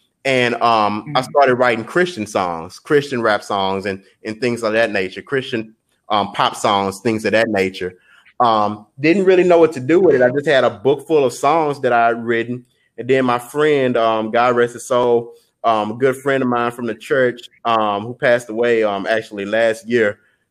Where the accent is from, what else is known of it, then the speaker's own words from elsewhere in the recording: Houston, Texas, United States; I'm from right here in H-Town, Houston, born and raised. Just loving my city, man. I really loyal to the city, man. Been here my whole life